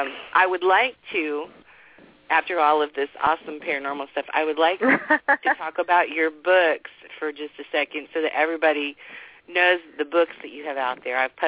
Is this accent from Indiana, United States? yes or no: yes; Indiana, United States; I'm originally from Indiana.